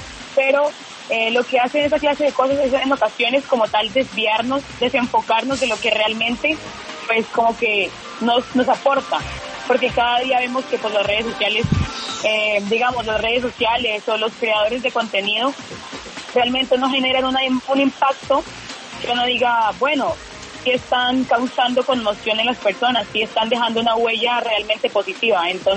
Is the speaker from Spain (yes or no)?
no; Yopal, Casanare, Colombia; soy de Yopal, Casanare.